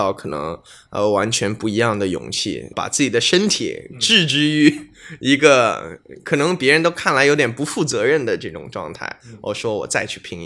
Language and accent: Chinese; Canada; 其实因为我自己是加拿大出生长大的